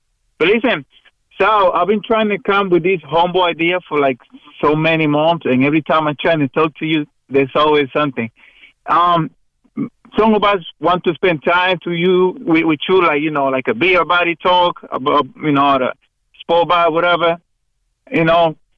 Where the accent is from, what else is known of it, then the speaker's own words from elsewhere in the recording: Corona, New York, United States; I grew up in Corona